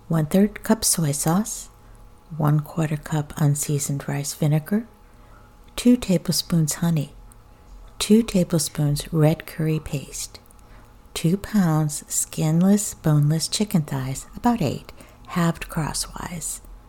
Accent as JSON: {"language": "English", "country": "Australia", "tie": "born or raised there", "said": "When I was growing up in Australia, my mom would cut a giant wedge of watermelon"}